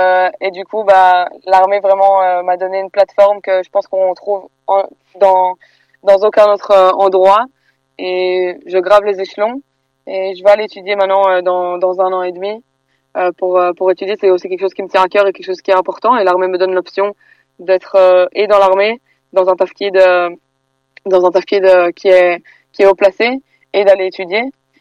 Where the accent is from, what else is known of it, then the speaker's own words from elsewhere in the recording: Belgium; born there; Je suis née en Belgique, on parle français à la maison, et du coup mon téléphone est en français